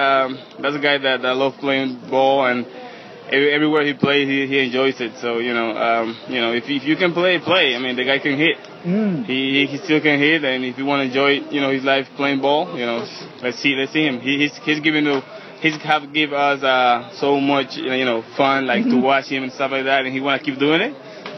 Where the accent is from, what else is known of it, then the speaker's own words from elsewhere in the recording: San Pedro de Macorís, Dominican Republic; San Pedro de Macorís.